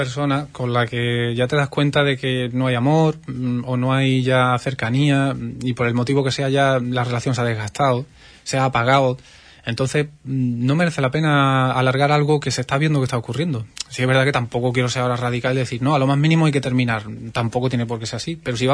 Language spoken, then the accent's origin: Spanish; Huelva, Andalusia, Spain; yo soy de aquí de Huelva